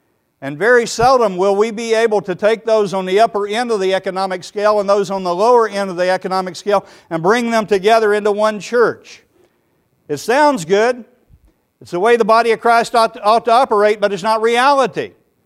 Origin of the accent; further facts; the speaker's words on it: Tennessee, United States; now in Florida, United States; I'm from Tennessee originally, and I love the mountains. I live on the coast of Florida.